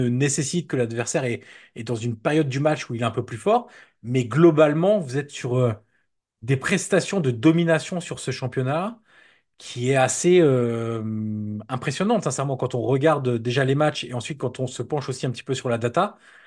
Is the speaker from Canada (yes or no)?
no; Auxerre, Burgundy-Franche-Comté, France; born there; je suis né à Auxerre et je le supporte donc je le connais très bien.